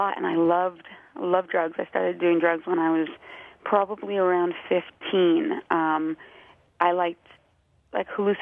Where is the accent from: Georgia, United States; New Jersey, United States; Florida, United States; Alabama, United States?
New Jersey, United States; moved away as an adult; now in New York, United States; I was born in New Jersey and moved to New York right after high school